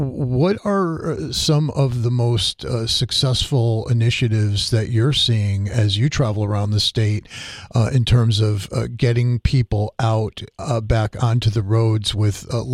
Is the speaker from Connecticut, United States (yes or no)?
yes; Waterbury, Connecticut, United States; Then to my hometown of Waterbury the next night